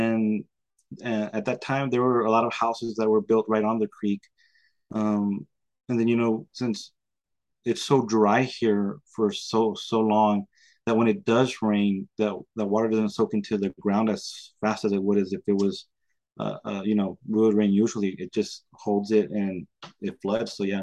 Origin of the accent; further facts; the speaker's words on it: Del Rio, Texas, United States; my plan was always to come back to Del Rio, my hometown. I love it.